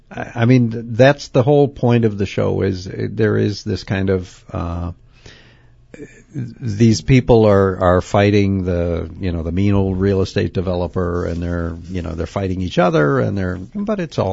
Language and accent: English; Lake Geneva, Wisconsin, United States; But I'm from Lake Geneva, and so fairly close to Milwaukee